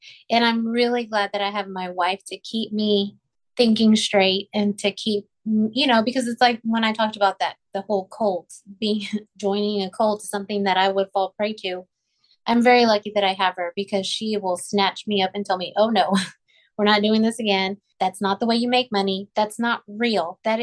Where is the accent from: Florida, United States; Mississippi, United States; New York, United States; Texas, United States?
Texas, United States; moved away; I grew up in the Rio Grande Valley. It's like 99% Hispanic.